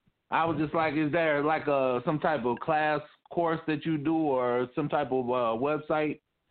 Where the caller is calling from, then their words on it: Peoria, Illinois, United States; from Peoria, Illinois.